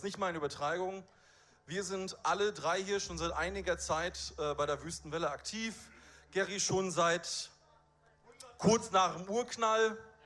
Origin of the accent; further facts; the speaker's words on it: Tübingen, Baden-Württemberg, Germany; wir sind ja aus Tübingen